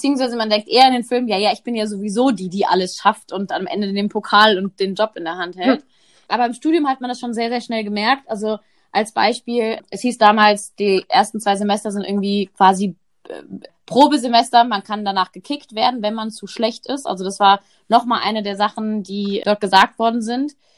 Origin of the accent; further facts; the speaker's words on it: Trier, Rhineland-Palatinate, Germany; born there; now in Munich, Germany; ich bin 31, mittlerweile in München, geboren in Trier.